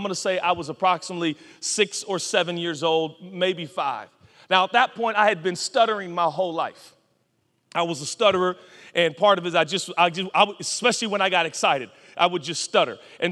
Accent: Portland, Oregon, United States; born there; I'll never forget the first time I went to the ocean. I was born in Portland, Oregon.

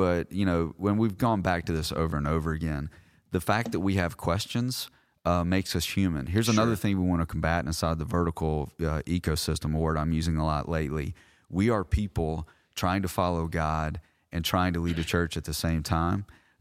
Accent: United States; Do I follow Christ because I'm an American and my life is honestly pretty comfortable?

